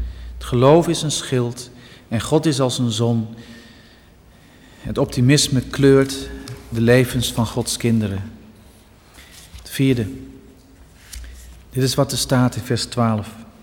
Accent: De Heurne, Gelderland, Netherlands; Ik ben opgegroeid in de Heurne, vlakbij Dinxperlo. De Heurne telt meer koeien dan mensen. Het is echt een prachtige plek om te wonen. Echt een boerengehucht, heel veel boerderijen.

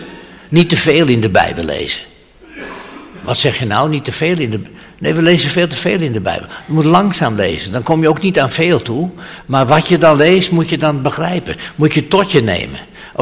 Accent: Zaandam, North Holland, Netherlands; Wij komen uit Zaandam, mijn vrouw en ik. Zaandam, dat was het rode Zaandam vroeger, weet u wel.

